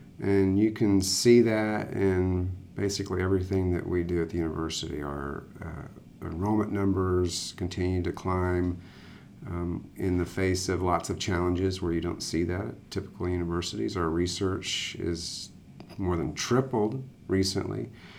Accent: Houston, Texas, United States; So I grew up in Houston and came here and romped around the campus as a kid, and heard lots of stories over the years about the university before I came here.

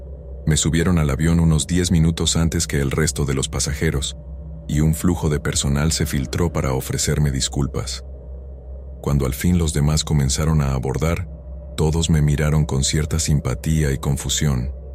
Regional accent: United Kingdom; Soy británica y en ese momento tenía apenas 19 años

